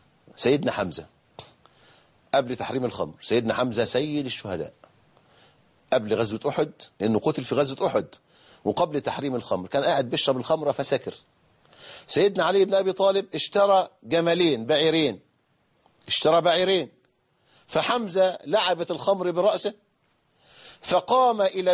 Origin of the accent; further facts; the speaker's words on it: Egypt; عندنا في مصر